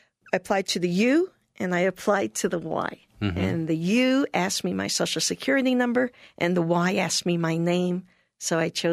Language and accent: English; Brooklyn, New York, United States; But I was from Brooklyn. I didn't know better yet.